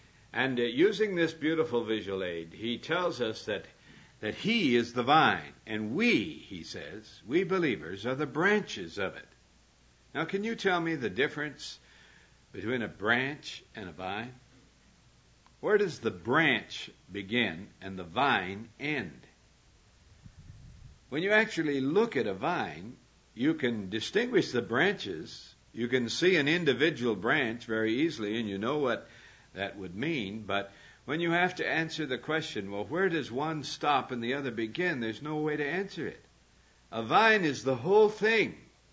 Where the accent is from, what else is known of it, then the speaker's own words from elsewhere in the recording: Montana, United States; I grew up in Montana, where all you have is sheep. And I had never seen a vineyard before I came to California